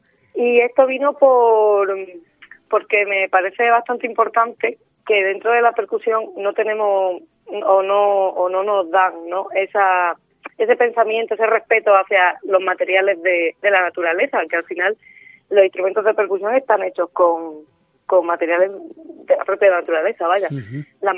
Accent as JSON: {"language": "Spanish", "town": "Yecla", "region": "Region of Murcia", "country": "Spain", "lives_now": "Granada, Spain", "said": "yo soy de Yecla, de un pueblo de Murcia, y vine a Granada a hacer el superior, el conservatorio superior."}